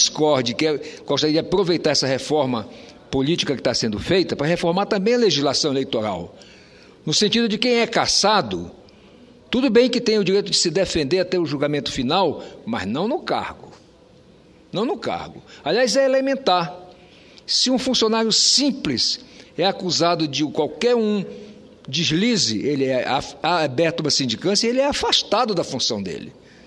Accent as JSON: {"language": "Portuguese", "region": "Roraima", "country": "Brazil", "said": "lá no meu estado, em Roraima"}